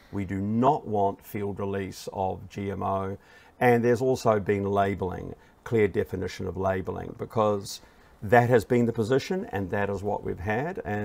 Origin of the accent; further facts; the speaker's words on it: New Zealand; So being a Kiwi with a product gets you into market.